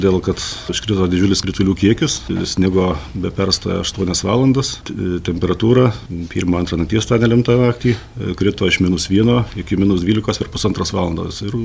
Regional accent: Samogitia, Lithuania; Mes, Žemaičiai, Marijampolė, Šiauliai, Panevėžys, šita Lietuvos dalis gavo didžiausią kritulių kiekį

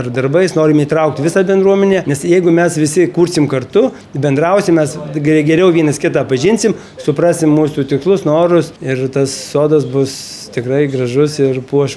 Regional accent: Alytus, Alytus County, Lithuania; tokio sodo atsiradimas Alytuje, aišku, mano gimtajam mieste

